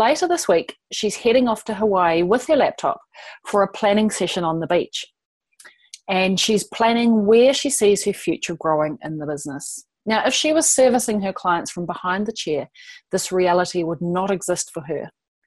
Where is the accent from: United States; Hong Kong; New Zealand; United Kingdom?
New Zealand; Wellington; a salon owner here in my hometown of Wellington, New Zealand.